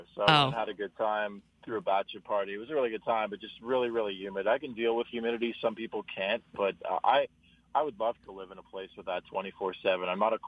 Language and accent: English; Montreal, Quebec, Canada; born there; now in Toronto, Canada; I was born in Montreal. That market is ridiculous with the French and English-speaking media. And now living near Toronto the way I have for the last 23-some-odd years